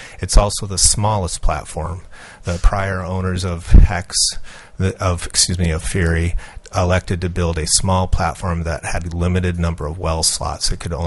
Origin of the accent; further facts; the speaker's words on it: Fairbanks, Alaska, United States; now in Anchorage, United States; I am born and raised in Fairbanks, lifelong Alaskan. I live in Anchorage with my wife